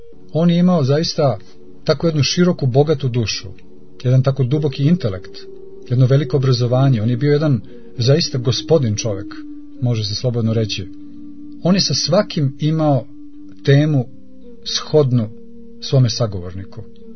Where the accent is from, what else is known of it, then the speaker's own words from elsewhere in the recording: Belgrade, Serbia; iako smo rodom Beograđani obojica, obojica smo tih 70. i 80. godina živjeli taj beogradski mladalački život